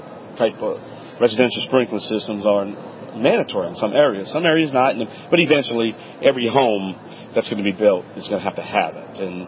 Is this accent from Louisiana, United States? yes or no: yes; Louisiana, United States; you're listening to Home Talk USA